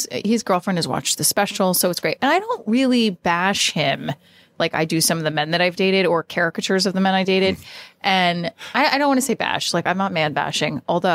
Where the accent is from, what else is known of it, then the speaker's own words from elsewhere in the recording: Clifton, New Jersey, United States; also born or lived in Paterson; I grew up in Clifton. My family was born in I was sort of born and raised in Patterson for like a year, and my whole family was from Patterson.